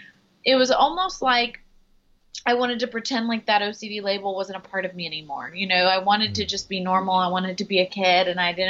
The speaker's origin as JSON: {"language": "English", "town": "Houston", "region": "Texas", "country": "United States", "tie": "born or raised there", "said": "I grew up here in Houston. It's the largest medical center in the world"}